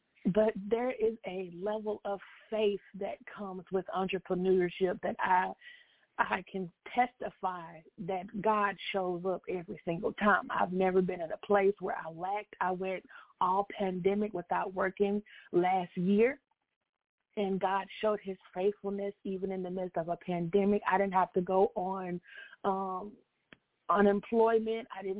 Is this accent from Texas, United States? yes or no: yes; Houston, Texas, United States; I am from the Houston, Texas area.